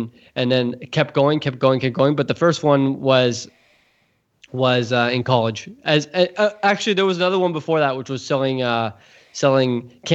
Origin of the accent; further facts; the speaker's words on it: California, United States; So I grew up around technology in Silicon Valley, and I'm grateful for it.